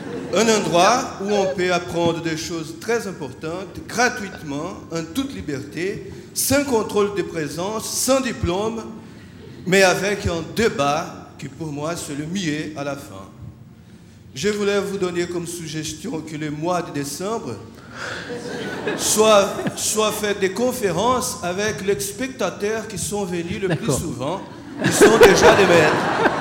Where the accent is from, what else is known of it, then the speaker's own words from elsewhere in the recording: Brazil; French is a second language; Excusez-moi mon français, je suis brésilien.